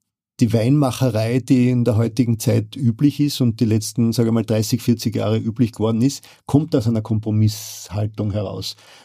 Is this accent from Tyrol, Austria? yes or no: no; Styria, Austria; Ja, ich bin auch ein Burgenländer seit 17 Jahren. Also das ist kein Steirer mehr, ist gut so.